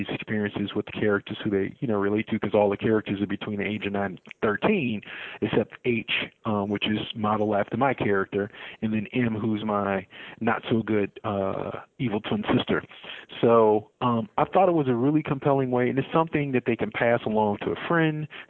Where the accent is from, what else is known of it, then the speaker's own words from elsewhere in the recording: Chicago, Illinois, United States; Born and raised in Chicago, yes.